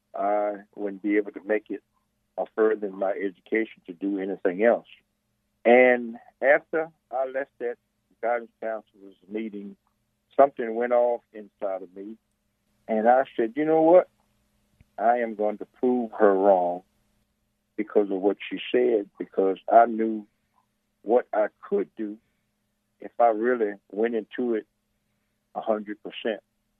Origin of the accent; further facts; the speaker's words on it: Kilmarnock, Virginia, United States; Well, I can go back as far as to growing up in Lancaster County, going to Kilmonnock, walking around town, going into the drugstores